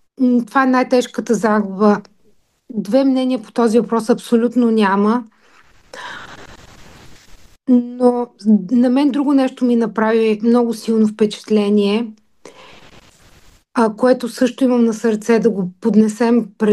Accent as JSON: {"language": "Bulgarian", "town": "Pleven", "region": "Pleven Province", "country": "Bulgaria", "said": "Аз съм от Плевен, аз постоянно пътувам по този маршрут, оттам минаваме за София."}